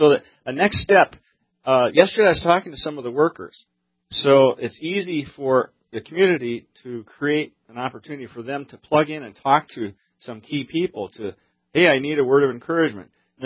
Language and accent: English; Minnesota, United States; Well, I'm from Minnesota, but my career corridor is from the headwaters of Lake Itasca through to the Black Hills